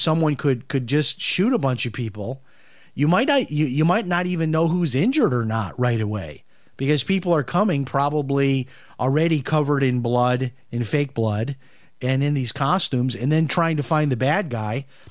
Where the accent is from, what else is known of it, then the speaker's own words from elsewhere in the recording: Chicago, Illinois, United States; when I was a kid growing up in Chicago, I had a high school friend